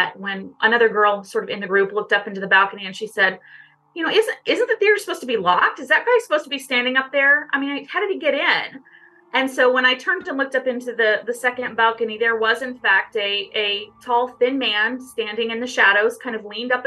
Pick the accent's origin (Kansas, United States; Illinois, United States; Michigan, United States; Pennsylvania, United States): Kansas, United States; Concordia; now in Concordia, United States; But Concordia is my hometown. Went away after I graduated from high school, went back east and went to school in a couple of different locations and kind of worked my way across. And kind of ended up trickling back to Concordia, back to my hometown as an adult